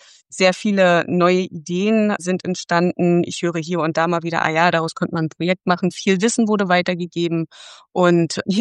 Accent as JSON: {"language": "German", "region": "Berlin", "country": "Germany", "said": "ich komme aus Berlin"}